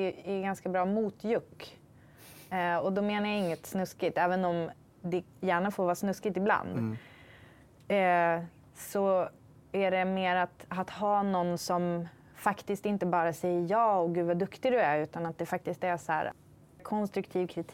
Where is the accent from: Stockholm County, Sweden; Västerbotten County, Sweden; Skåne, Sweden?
Västerbotten County, Sweden; Ytterboda; Ja, alltså jag kommer från Ytterboda som ligger vid kusten typ 2 mil norr om Umeå.